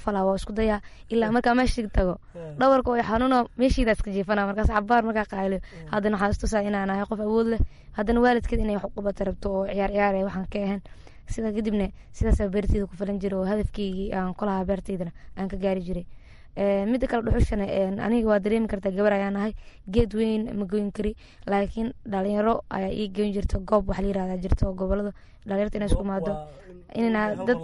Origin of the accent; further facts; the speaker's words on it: Beledweyne, Hiiraan, Somalia; born there; waxaan ku dhashay gobolka Hiiraan, magaalada Beledweyne 1998.